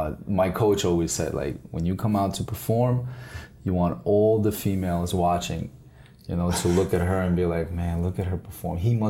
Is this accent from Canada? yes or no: no; Brooklyn, New York, United States; growing up in Brooklyn, like hip hop was huge.